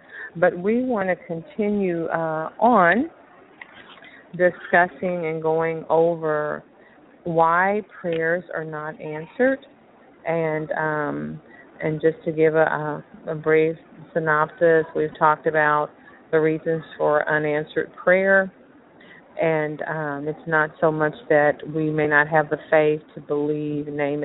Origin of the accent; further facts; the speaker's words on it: China; I am from China.